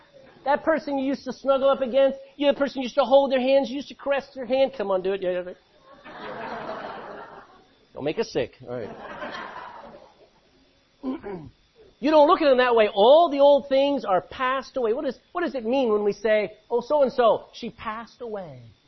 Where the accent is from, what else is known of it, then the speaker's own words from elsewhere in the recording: Texas, United States; I mean, I'm a Texan. Who reads King's English in Texas? I mean, we say y'all.